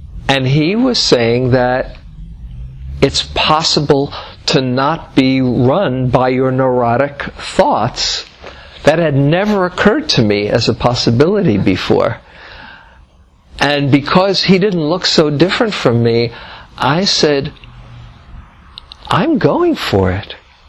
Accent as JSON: {"language": "English", "region": "New York", "country": "United States", "said": "and I was from New York, and he sounded like he was from New York too"}